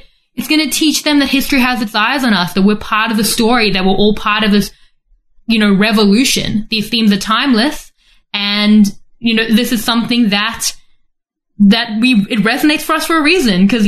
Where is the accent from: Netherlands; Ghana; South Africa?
South Africa; now in Australia; growing up in South Africa, I wasn't going to the theater.